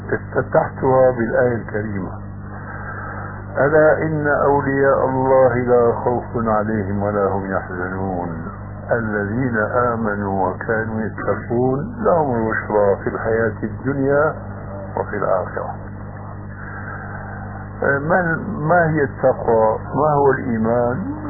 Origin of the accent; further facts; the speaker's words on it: Damascus, Damascus Governorate, Syria; قال أحد المشايخ عندنا في دمشق